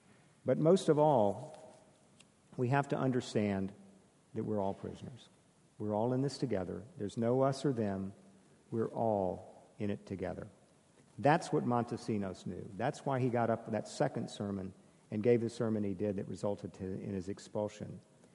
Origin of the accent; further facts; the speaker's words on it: the South, United States; I was raised in the South in a tradition that hasn't figured out that they lost the Civil War yet